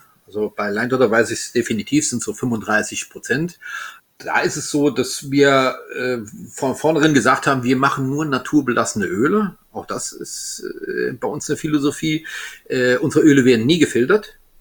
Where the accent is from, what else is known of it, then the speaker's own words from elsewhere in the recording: Grand Est, France; ich bin Elsässer, Gewürztraminer gewohnt.